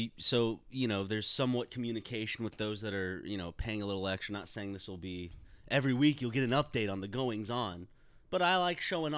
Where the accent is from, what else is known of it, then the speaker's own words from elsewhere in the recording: South Carolina, United States; Growing up in South Carolina, our education system still treated marijuana like it was heroin.